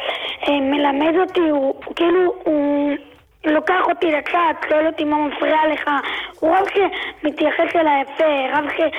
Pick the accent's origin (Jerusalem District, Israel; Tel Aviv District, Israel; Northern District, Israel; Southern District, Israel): Northern District, Israel; Migdal HaEmek; אני מגדל העמק